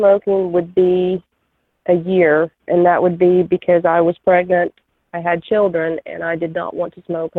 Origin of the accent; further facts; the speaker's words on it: Philadelphia, Tennessee, United States; I'm from Philadelphia, Tennessee, and I am a 47-year-old female.